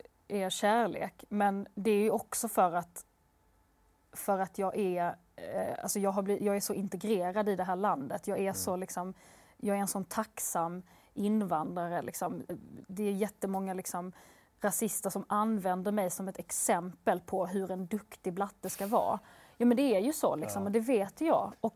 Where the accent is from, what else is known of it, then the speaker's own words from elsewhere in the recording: Skåne, Sweden; accent: Scanian; jag är en jättevit arab, jag har liksom ljusa ögon, jag pratar skånska